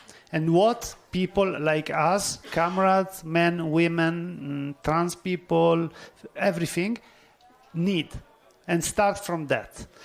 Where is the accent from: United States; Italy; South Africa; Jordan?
Italy; from Italy.